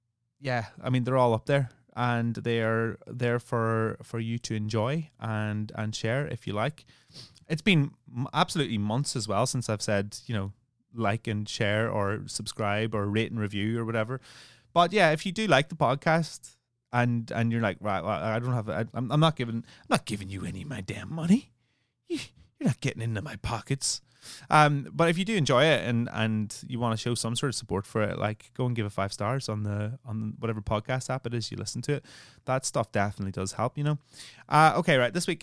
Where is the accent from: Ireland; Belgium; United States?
Ireland; I'm Irish. I should be having a drink.